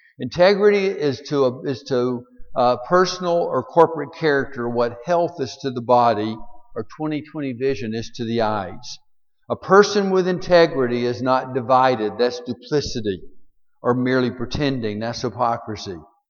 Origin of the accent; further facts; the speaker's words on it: Alabama, United States; We're both from Alabama. He was from the smart part of Alabama. I wasn't.